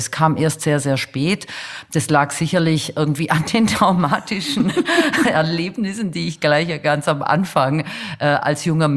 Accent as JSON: {"language": "German", "town": "Stuttgart", "region": "Baden-Württemberg", "country": "Germany", "said": "Also ich komme ja aus Stuttgart."}